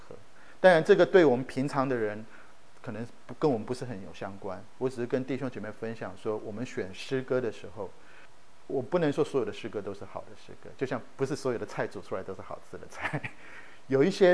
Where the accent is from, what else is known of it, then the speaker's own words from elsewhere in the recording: Taiwan; 那我们从台湾来的弟兄，我们服过兵役的